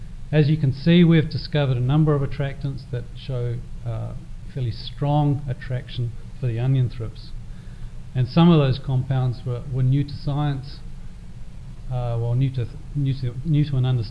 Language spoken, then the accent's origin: English; New Zealand; I'm from New Zealand. I've arrived here the long way around through Europe